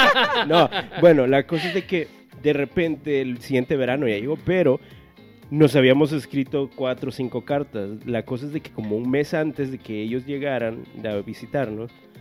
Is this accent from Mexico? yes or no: no; El Salvador; La cosa es que en la casa donde... Mi casa en El Salvador...